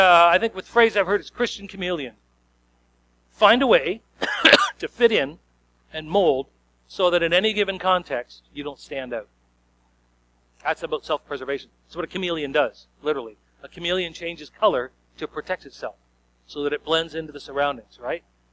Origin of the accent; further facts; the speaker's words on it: Strathroy, Ontario, Canada; I grew up in the Strathroy area. And so I went to school at SGCI in Strathroy